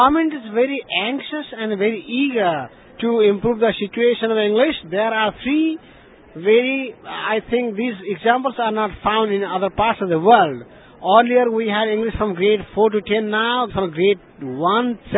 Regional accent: Nepal; English is a second language; from Nepal.

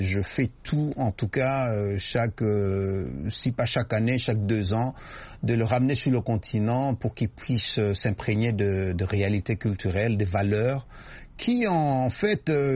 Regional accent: Rwanda; born there; also born or lived in Burundi / Congo; Moi, je viens de la région des Grands Lacs. Mm-hmm. Quand je dis Grands Lacs, souvent, je ne dis pas que je viens du Rwanda exclusivement. Je suis né là-bas, mais j'ai eu l'avantage de vivre au Burundi et au Congo.

